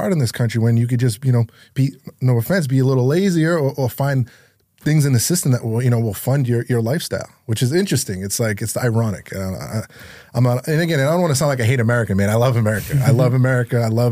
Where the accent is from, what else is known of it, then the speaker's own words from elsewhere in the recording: Lowell, Massachusetts, United States; So no, I was born and raised in Lowell, like, you know, we spoke about, but I was raised by my grandparents.